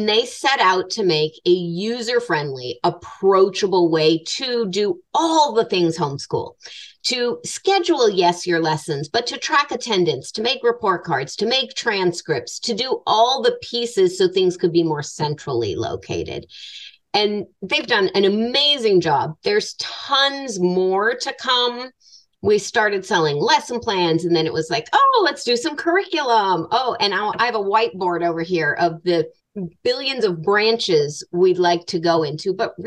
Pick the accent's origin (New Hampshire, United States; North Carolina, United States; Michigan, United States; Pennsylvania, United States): New Hampshire, United States; Manchester; born there; So first of all, I have to say I was born in Manchester.